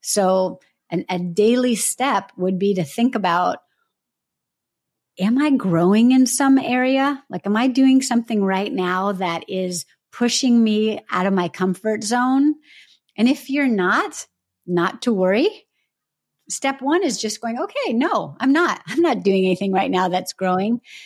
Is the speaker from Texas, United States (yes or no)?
no; California, United States; I'm from California.